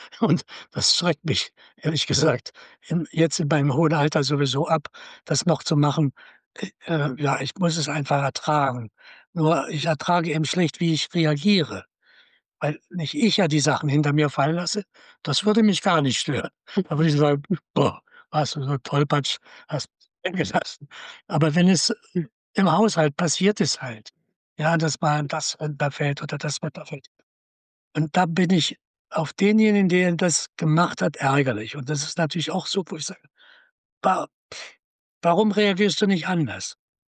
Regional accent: Wrocław, Lower Silesian Voivodeship, Poland; born there; fahre auch in jedem Jahr nach Breslau. Also in meine Geburtsstadt.

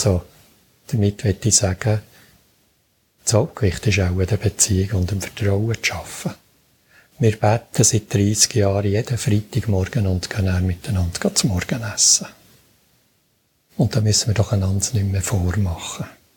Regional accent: Bern, Switzerland; Dort darf ich auch als Berner noch ein bisschen mehr Geduld haben.

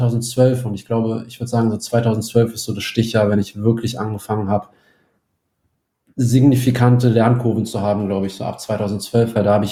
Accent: Berlin, Germany; ich bin in Berlin aufgewachsen, habe in Berlin studiert und habe dann nach dem Studium ein bisschen gereist

